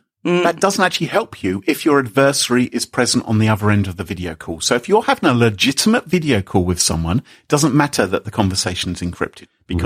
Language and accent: English; England, United Kingdom; I couldn't dance for two reasons. I'm English and technical.